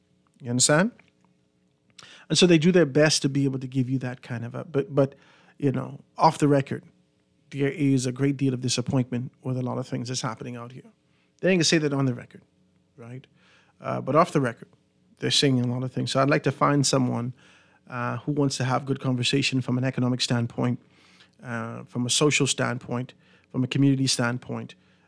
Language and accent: English; Grand Bahama, Bahamas; I don't know whether or not his focus or the conversation about Grand Bahama is because he knows I'm from Grand Bahama.